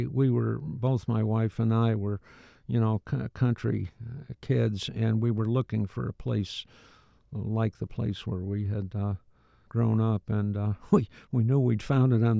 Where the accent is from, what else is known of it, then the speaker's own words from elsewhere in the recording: New York, United States; growing up in the Catskills and Altamont and Cato and upstate New York